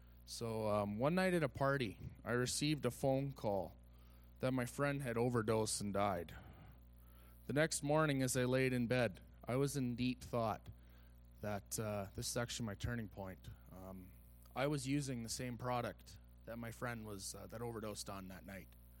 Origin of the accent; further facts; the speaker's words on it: Stony Plain, Alberta, Canada; I grew up in Stony Plain. I grew up in a Christian home